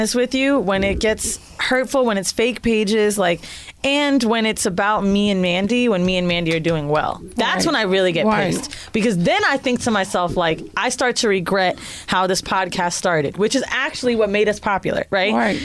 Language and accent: English; Orlando, Florida, United States; also born or lived in San Francisco; I grew up in Orlando. No, I was born in San Fran. We moved to Miami and my mom had to have a place in Miami